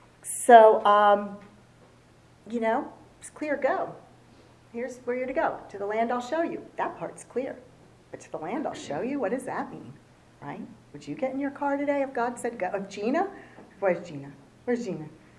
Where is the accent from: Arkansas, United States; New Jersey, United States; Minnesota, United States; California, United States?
New Jersey, United States; And I grew up in New Jersey.